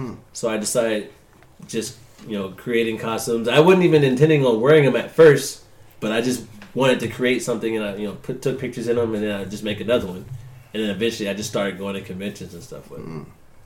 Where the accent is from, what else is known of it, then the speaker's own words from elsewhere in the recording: Hinesville, Georgia, United States; also born or lived in Atlanta, United States; No. If you weren't stationed on Fort Stewart, you wouldn't even know my hometown existed.